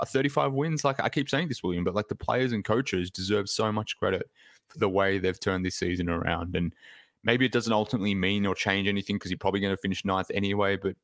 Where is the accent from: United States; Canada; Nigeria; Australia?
Australia; accent: Australian; maybe my Australian accent wasn't very clear